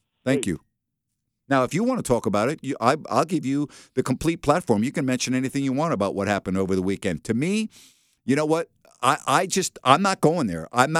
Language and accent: English; United States; OK, I'm an American and I am entitled to my opinion.